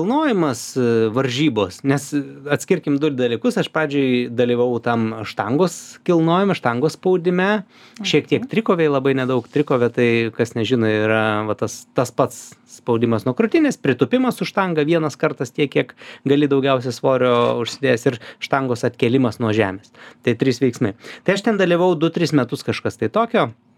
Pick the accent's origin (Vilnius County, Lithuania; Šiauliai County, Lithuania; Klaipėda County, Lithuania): Vilnius County, Lithuania; Vilnius; tai aš esu iš Šnipiškių, tai mūsų Šnipiškėse buvo medinis namas su krosnėm